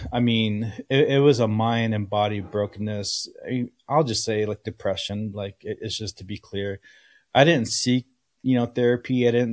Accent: Hatch, New Mexico, United States; But in my hometown, which is I live in New Mexico, Hatch, New Mexico, which is 30 minutes from here, is the chili capital of the world.

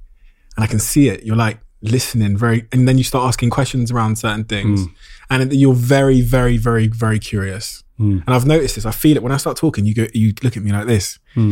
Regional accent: Plymouth, South West England, United Kingdom; me as a young kid growing up in Devon and Plymouth

